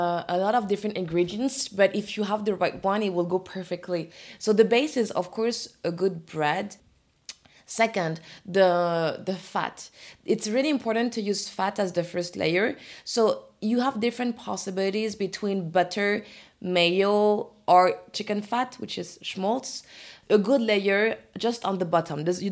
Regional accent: Orléans, Centre-Val de Loire, France; moved away as an adult; also born or lived in Paris; So when I left the city, I grew up in Orléans. When I was 20, I went to Paris to do a diploma for international business

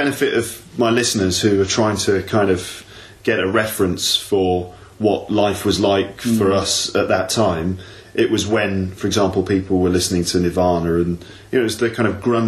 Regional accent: Birmingham, West Midlands, United Kingdom; It's like, I'm from Birmingham, and everyone in Birmingham speaks like this. It's like a stereotype Birmingham accent.

